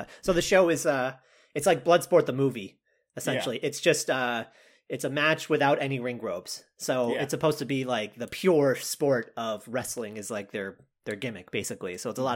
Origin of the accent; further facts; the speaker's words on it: Texas, United States; Okay. I'm from Texas.